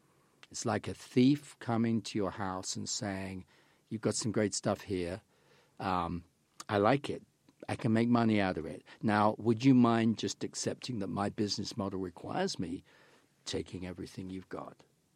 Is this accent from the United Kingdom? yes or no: yes; London, United Kingdom; I grew up in London, which is a beneficiary.